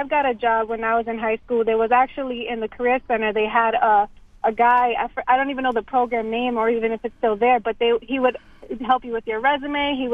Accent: Boston, Massachusetts, United States; I grew up in Boston Public Schools, and my father was in prison for most of my life.

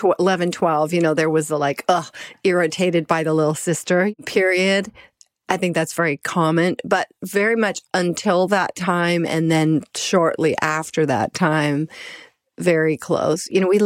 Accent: Colorado, United States; also born or lived in New York; I'm from Colorado originally, then I lived in New York, but when Columbine happened, that really rocked my world.

